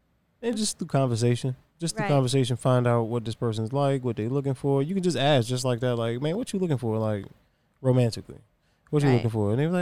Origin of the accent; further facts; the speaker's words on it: Virginia, United States; Like, I'm from Virginia, baby. It's the home of hams, if you know what I'm saying.